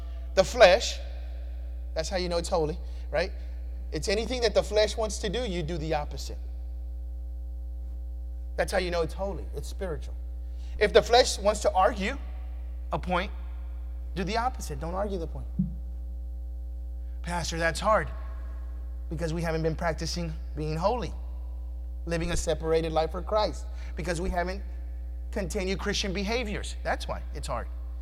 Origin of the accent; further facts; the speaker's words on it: Texas, United States; one of the things I realized growing up in Fifth Ward